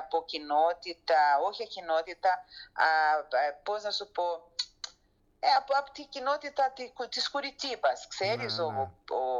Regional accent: Greece; εγώ είμαι Ελληνίδα.

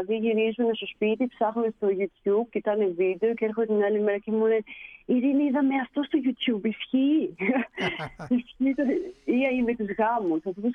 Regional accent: Ikaria, North Aegean, Greece; Δεν ξέρω, επειδή τώρα είμαι και από Ικαρία.

